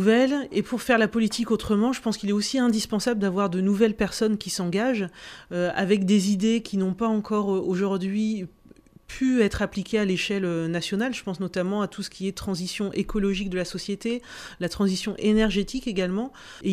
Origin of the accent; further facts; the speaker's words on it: Val-de-Reuil, Normandy, France; suis une Normande. En fait, j'habite dans la région, en région Haute-Normandie depuis très longtemps et dans l'Eure même. J'ai grandi pour la majeure partie de mon enfance à Val-de-Reuil, dans l'Eure, donc je connais bien le coin.